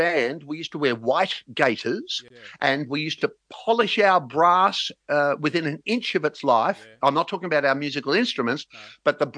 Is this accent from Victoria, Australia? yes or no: yes; Lower Plenty, Victoria, Australia; also born or lived in Ivanhoe / Gold Coast / Brisbane; So, so we grew up in Lower Plenty until I was about 15, and then I moved to Planet Ivanhoe because I was going to school down here, and I pretty much spent the rest of my life down here